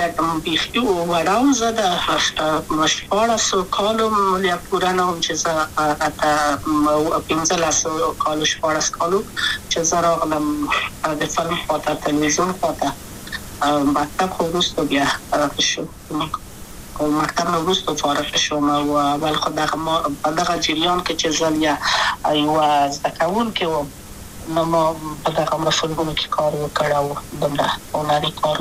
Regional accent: Kabul, Afghanistan; also born or lived in Wardak; زه خو اصلا د وردګو ولایت یم، د پلار مې د وردګو ولایت ته خلک انسس کې دلې د کابل په تخت پل سیمه کې یم، او لویا شویم کابل که یم.

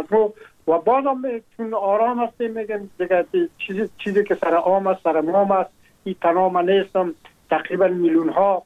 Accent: Afghanistan; now in France

